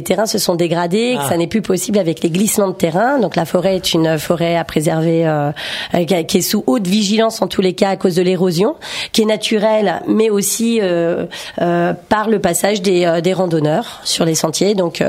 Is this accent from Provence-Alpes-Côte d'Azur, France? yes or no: no; Fontainebleau, Île-de-France, France; Alors je suis andalouse. Et puis je suis native de Fontainebleau